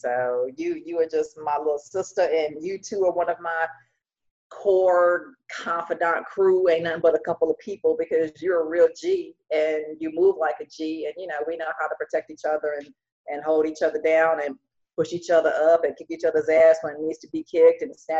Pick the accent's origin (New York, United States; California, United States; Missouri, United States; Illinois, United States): Missouri, United States; Kansas City; So I grew up in Kansas City, Missouri in the Midwest, and I was just always so different from people.